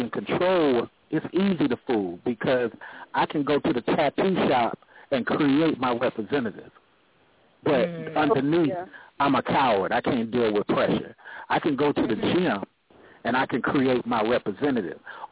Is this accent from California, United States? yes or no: yes; California, United States; I'm from California.